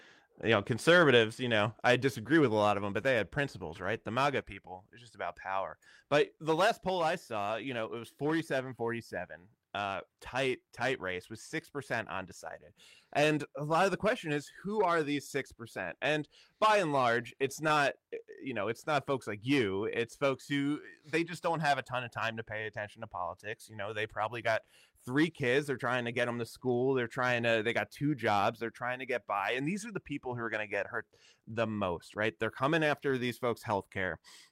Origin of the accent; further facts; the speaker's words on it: Washington, District of Columbia, United States; And I can say that because I'm from Washington, D.C., and you can see those people.